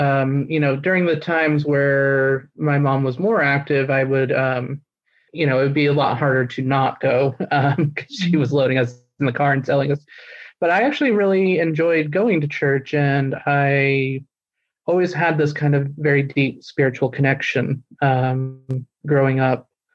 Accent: Ogden, Utah, United States; also born or lived in San Francisco / Houston; now in Seattle, United States; I am originally from Ogden, Utah, and was born and raised there.

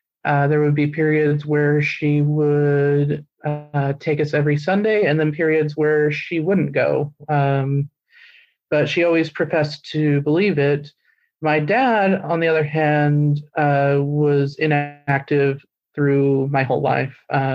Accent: Ogden, Utah, United States; also born or lived in San Francisco / Houston; now in Seattle, United States; I am originally from Ogden, Utah, and was born and raised there.

